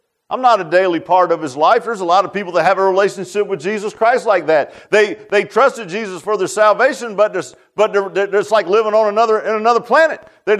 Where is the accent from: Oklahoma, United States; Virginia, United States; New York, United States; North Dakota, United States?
Virginia, United States; Virginia Beach; I grew up in Virginia Beach